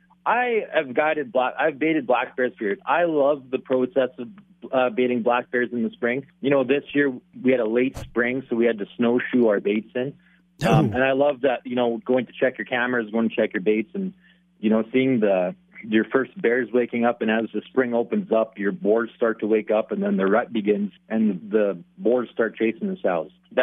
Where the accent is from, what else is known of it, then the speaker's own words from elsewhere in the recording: Manitoba, Canada; growing up in Manitoba, pretty much everyone, you know, we lived off moose in the winter up north.